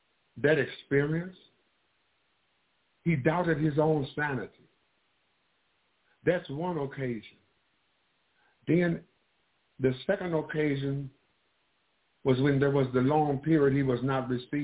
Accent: St. Louis, Missouri, United States; from St. Louis, Missouri.

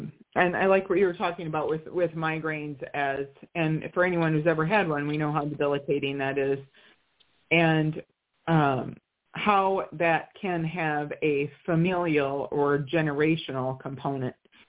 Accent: Midwest, United States; And I was raised in the Midwest too, just like you.

